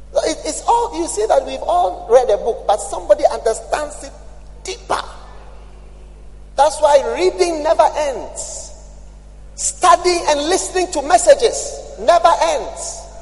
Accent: Ghana; Even though I'm a Ghanaian, I don't accept that culture.

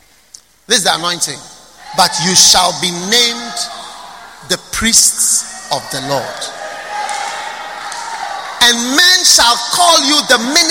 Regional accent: Ghana; even though I'm a Ghanaian, I've been here since I was born.

